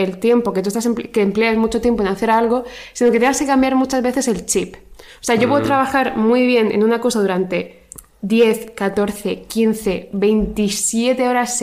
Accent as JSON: {"language": "Spanish", "region": "Region of Murcia", "country": "Spain", "said": "Soy murciana, lo siento."}